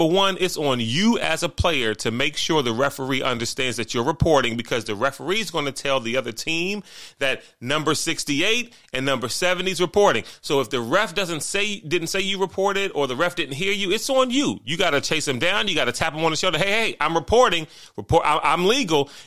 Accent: Washington, District of Columbia, United States; I'm a DC native, born and raised in Northeast DC, been in the DMV my entire life.

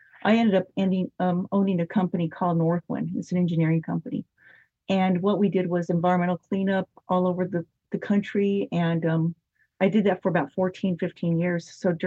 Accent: Flagstaff, Arizona, United States; Well, I grew up in Flagstaff, Arizona. So I've been always kind of lived in the mountainous areas

